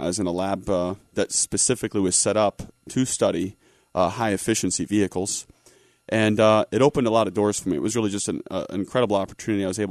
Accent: Rockledge, Florida, United States; also born or lived in New York; But born and raised in Rockledge, went to school in New York, a school called Rensselaer Polytechnic.

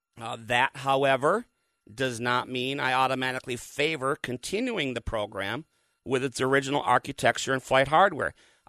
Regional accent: Minnesota, United States; ours is not a culture now where I can keep my front door unlocked as I did growing up in Minnesota.

